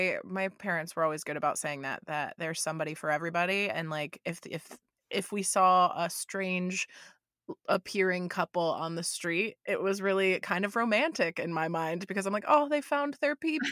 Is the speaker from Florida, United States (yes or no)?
yes; Florida, United States; moved away; I moved from Florida, where I was always the weirdest one, the most outgoing, kind of strange one that everybody made fun of.